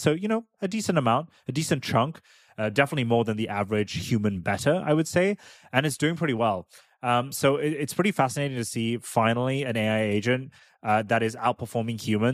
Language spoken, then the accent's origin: English; United Kingdom; I'm a Brit